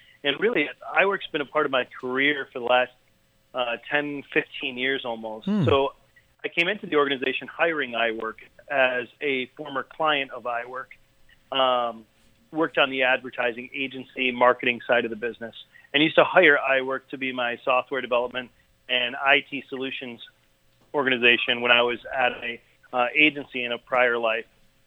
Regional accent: Rochester, Michigan, United States; I am a proud Michigander. That's for sure. I grew up in Rochester.

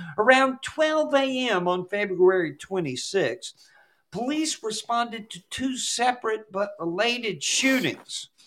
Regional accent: Atlanta, Georgia, United States; born there; I was born in Atlanta, but meanwhile.

